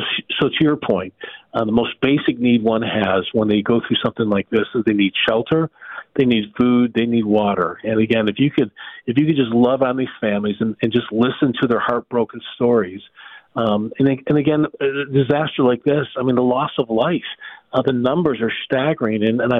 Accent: Buffalo, New York, United States; I was born and raised in Buffalo, that some of our leaders are based out of Buffalo.

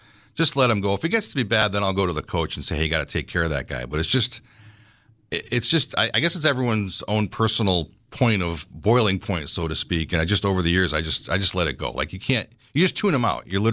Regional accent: Berlin, United States; because I grew up in Berlin

